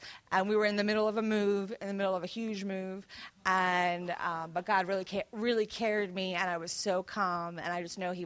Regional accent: Ireland; now in United States; And I'm from Ireland originally. And I'm a naturalized citizen.

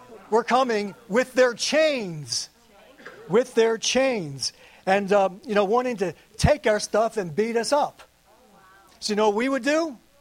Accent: Pikesville, Maryland, United States; When I was growing up in Pikesville, we had the Rushestown bullies. We did. And you know what they would do? They would go Jew hunting.

